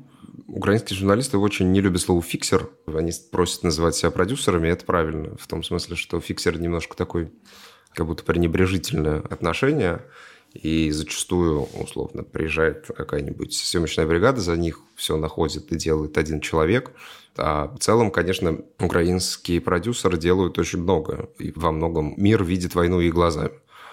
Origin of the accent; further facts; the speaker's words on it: Russia; В смысле, когда люди узнавали, что я россиянин